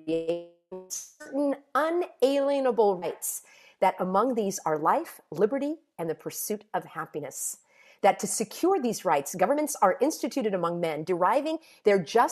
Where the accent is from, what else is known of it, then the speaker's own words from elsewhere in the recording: United States; Because I am an American.